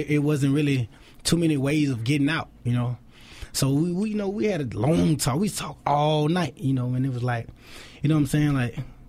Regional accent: Atlanta, Georgia, United States; Like, even if you go, like, where I'm from, like, I grew up in Summerhill, mm-hmm. you know what I'm saying, right by Turner Field.

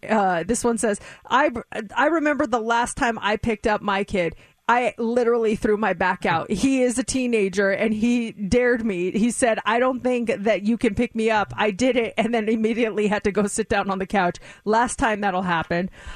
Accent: Colorado, United States; now in Las Vegas, United States; Okay, so born and raised in Colorado, and big sister to three awesome siblings, mom and dad, very strict.

